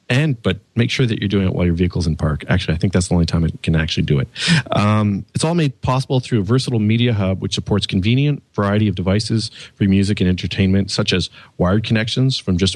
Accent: Canada; English is a second language; And now I'm French Canadian, so is it play genre or is it play genre? You can just say play genre and it'll probably recognize your accent

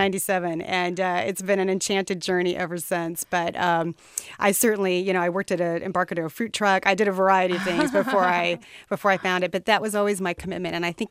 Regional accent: Wichita, Kansas, United States; And so I went to go work for the mayor of my hometown, Wichita, Kansas.

